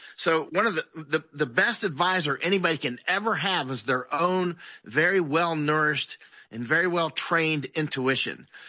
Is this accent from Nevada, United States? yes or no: no; Florida, United States; I grew up in Florida. I've been all over America when I was younger